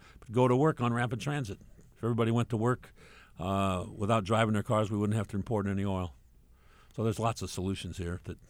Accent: New Orleans, Louisiana, United States; Best system I came across was when I grew up in New Orleans

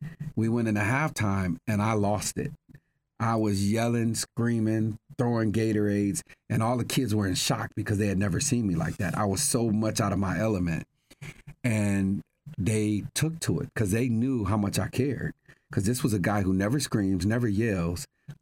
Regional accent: Ohio, United States; I was born and raised in Ohio. I played in Ohio.

